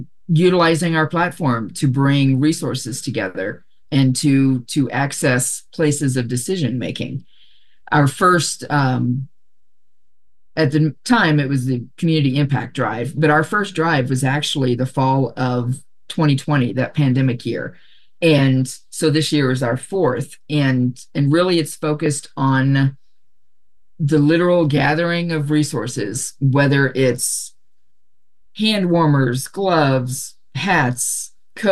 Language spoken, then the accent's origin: English; Dallas, Texas, United States; now in Oregon, United States; I am originally from Dallas, Texas, but I've been here since 97.